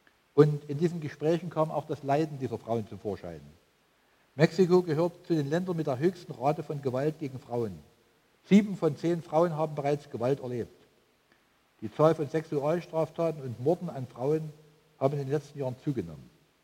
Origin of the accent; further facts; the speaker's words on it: Germany; Wir denken als Deutsche natürlich immer zuerst daran, dass wir was spenden könnten.